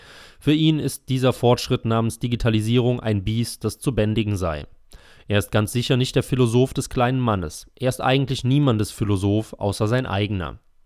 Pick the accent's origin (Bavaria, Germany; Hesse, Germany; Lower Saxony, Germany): Lower Saxony, Germany; Lüneburg; was es in meiner Heimatstadt Lüneburg kostet